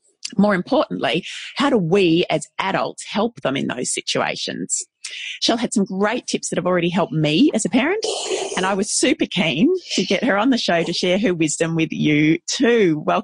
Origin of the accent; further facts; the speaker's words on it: Ballarat, Victoria, Australia; here in my hometown of Ballarat, Victoria.